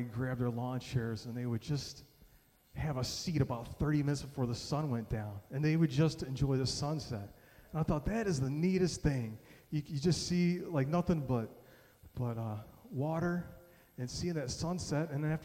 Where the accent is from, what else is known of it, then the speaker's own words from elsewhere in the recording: Midwest, United States; I'm from the Midwest. We don't see that kind of stuff.